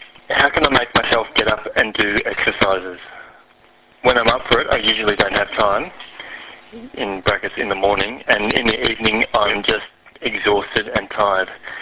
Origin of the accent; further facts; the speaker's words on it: Australia; I know growing up in Australia, the tradition certainly was to have a big evening meal